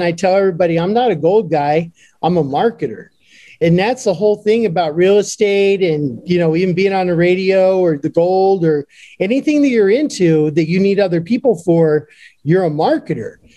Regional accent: Phoenix, Arizona, United States; But Phoenix was my hometown. I wound up doing a morning show on Top 40 station here for a long time.

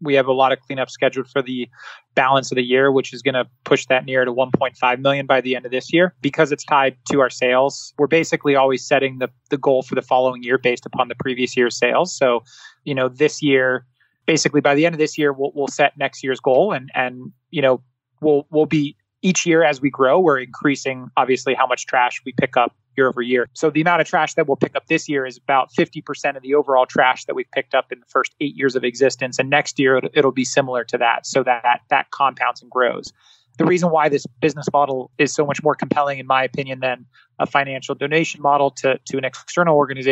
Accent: Singapore; I grew up in Southeast Asia. So well before even knowing where Philadelphia was on a map, I was growing up in, you know, the small island nation of Singapore

